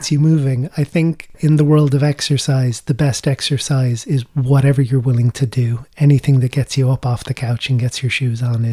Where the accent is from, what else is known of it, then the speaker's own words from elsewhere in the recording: Tralee, Munster, Ireland; first language Irish; I was born in Tralee. My family moved down here from Cork, I think, right before I was born. So I was raised here and I went to Gaelscoil de Gasman up in Shanachill, where I was always growing up speaking Irish.